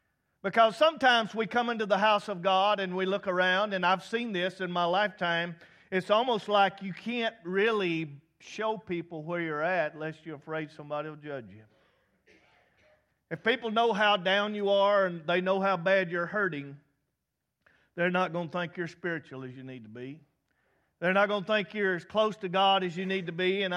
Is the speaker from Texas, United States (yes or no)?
no; Georgia, United States; You know, I root for the home team because I'm from Georgia.